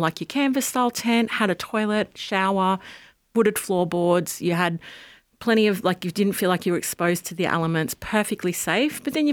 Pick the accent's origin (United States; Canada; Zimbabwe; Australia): Australia; Obviously, being Australian, it's hard to bring some of them back